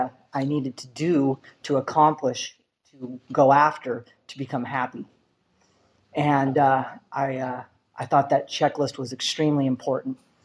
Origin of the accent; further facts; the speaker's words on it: California, United States; also born or lived in New Jersey; I was born in New Jersey, which they tell me is enough reason to be an alcoholic in itself. My father was a stockbroker, and he wanted to work on Wall Street once in his life. And I was the oldest child, and so once they had me, they scurried back to California to raise me here.